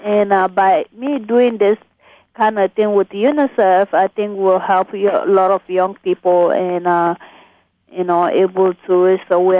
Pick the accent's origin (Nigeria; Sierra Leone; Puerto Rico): Sierra Leone; trying to reunite them with their family in my home country in Sierra Leone.